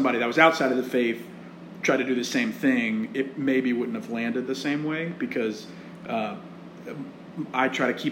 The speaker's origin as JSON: {"language": "English", "region": "the South", "country": "United States", "tie": "born or raised there", "said": "I was brought up in the South and very much brought up in a non-denominational church my entire life."}